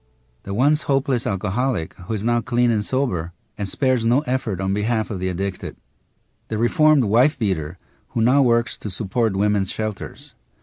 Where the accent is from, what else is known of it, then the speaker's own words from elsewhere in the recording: Mexico City, Mexico; Growing up in Mexico City, I was raised in the traditional mold of the European male.